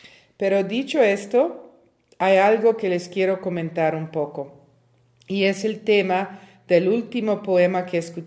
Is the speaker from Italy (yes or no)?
yes; Italy; Spanish is a second language; En mi país, Italia, de joven era motivo de orgullo decir yo soy feminista